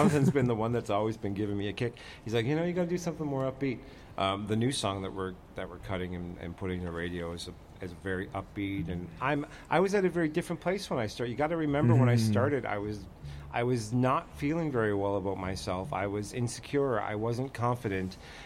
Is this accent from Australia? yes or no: no; Glace Bay, Nova Scotia, Canada; And then we're also going to be performing back in my hometown of Glace Bay, Nova Scotia